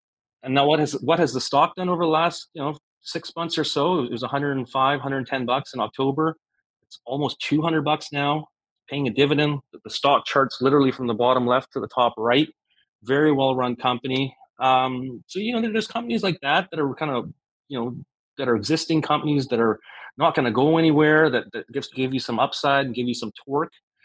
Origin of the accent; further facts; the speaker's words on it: Canada; I don't even know if my home country of Canada necessarily has 10 fighter jets in their entire fleet.